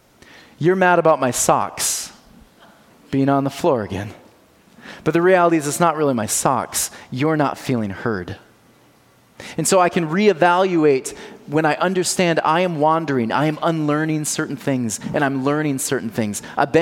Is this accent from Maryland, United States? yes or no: no; Michigan, United States; I was a kid from Michigan who was given this as my hopeful future.